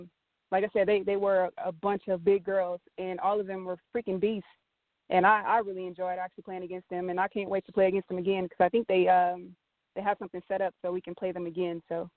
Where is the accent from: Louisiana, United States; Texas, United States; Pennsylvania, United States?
Texas, United States; I mean, I might be biased because I'm from Texas, but I feel like Texas has the best talent.